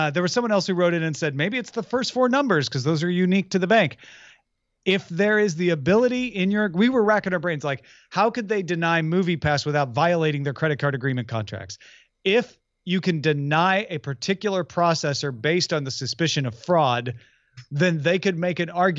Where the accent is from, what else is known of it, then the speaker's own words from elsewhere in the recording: Midwest, United States; Well, first of all, growing up in the Midwest, your NOAA weather radio is the only thing you rely on.